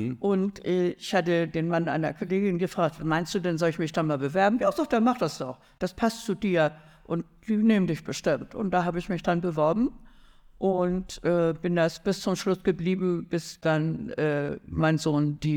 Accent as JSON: {"language": "German", "region": "Hamburg", "country": "Germany", "tie": "born or raised there", "said": "Ja, also ich bin in Hamburg geboren"}